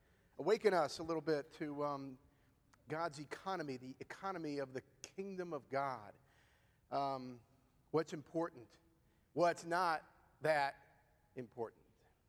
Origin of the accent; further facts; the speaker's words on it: Cleveland Heights, Ohio, United States; I'm from the Jewish capital of Ohio. Anybody want to guess what that is? Cleveland. Grew up in Cleveland Heights. The East Side, never met a Christian in the 16 years I lived in Cleveland.